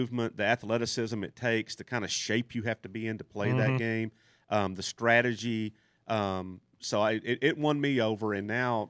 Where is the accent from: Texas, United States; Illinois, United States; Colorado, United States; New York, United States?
Texas, United States; You know, I was growing up in East Texas, I'm a sports writer in East Texas.